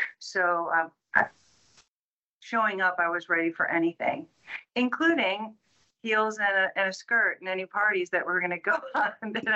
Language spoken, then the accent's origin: English; Midwest, United States; I grew up in the Midwest.